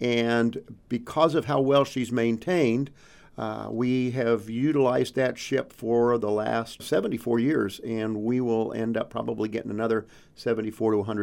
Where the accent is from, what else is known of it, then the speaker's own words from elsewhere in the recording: New Orleans, Louisiana, United States; also born or lived in Rapid City, South Dakota; I was born in Ellsworth Air Force Base in Rapid City, South Dakota. Moved with my family all over. I call New Orleans home because I moved there in 1975 and then joined the Air Force in 85.